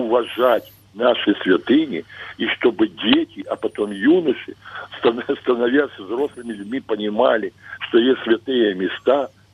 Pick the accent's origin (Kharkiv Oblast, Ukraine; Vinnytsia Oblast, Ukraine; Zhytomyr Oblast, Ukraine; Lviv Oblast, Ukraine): Zhytomyr Oblast, Ukraine; Zhytomyr; Я житомирянин